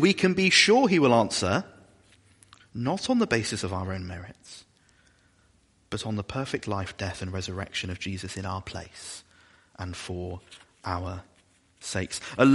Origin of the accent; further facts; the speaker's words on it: England, United Kingdom; Now, I'm conscious that we're all English.